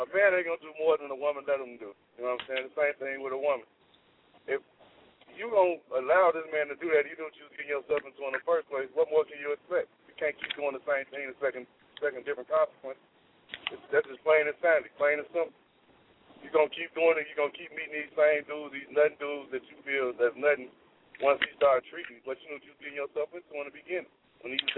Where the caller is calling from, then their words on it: Rock Island, Illinois, United States; I'm calling from Rock Island right now.